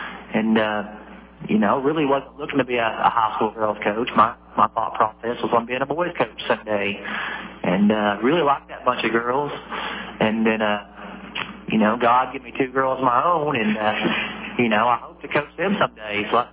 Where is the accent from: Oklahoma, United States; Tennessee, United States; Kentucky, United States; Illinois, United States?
Tennessee, United States; I'm from Pickett County, born and raised, and spent a lot of time there coaching.